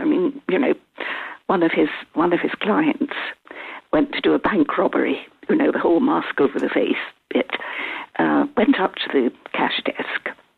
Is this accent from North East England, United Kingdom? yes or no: no; Scotland, United Kingdom; I come from the East Duke of Fife, which is about less than an hour from Edinburgh. And the town I grew up in, which is a fishing village, is only 10 miles from St. Andrews, so it's not really remote